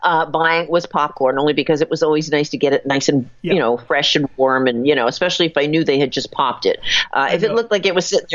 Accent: Long Branch, New Jersey, United States; If I went back to my home state, in my hometown, in New Jersey, I wouldn't care what a pizza costs because, A, I'm there. B, it is the best. Long Branch, New Jersey pizza, I think, is some of the best pizza.

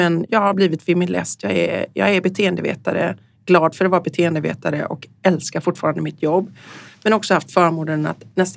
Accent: Gothenburg, Västra Götaland County, Sweden; born or raised there

